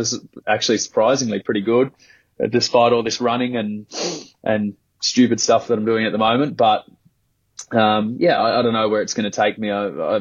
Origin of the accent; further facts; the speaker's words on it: Australia; So my hope as an Aussie fan and player is that, your Lions supporters are bloody excited to spend some money and get down to Australia.